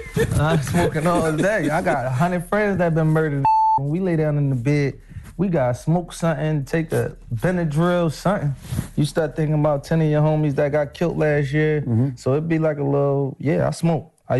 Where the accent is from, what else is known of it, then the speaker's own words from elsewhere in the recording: Philadelphia, Pennsylvania, United States; I came from Philadelphia era of having to stand on the corner.